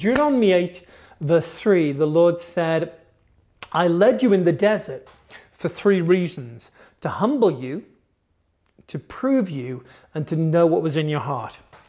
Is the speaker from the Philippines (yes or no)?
no; United Kingdom; now in United States; I am an Anglo-American. We're a small demographic, but we have a cute accent. And so I'm British, live here in the United States, and lead some churches here